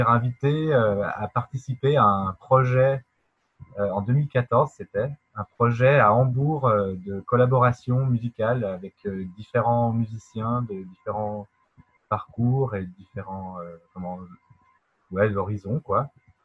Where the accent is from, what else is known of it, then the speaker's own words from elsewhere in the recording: France; also born or lived in London; nous sommes français, mais on a habité à Londres pendant longtemps